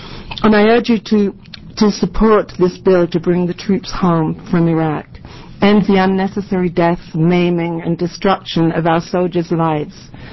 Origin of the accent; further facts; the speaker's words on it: London, United Kingdom; born there; I was born in England, London, after the Second World War.